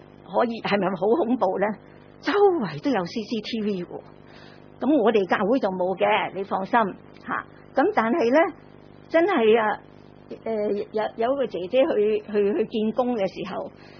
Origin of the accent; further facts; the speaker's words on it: China; 但系你记唔记得我哋中国人话咧，举头三尺就有神明啊！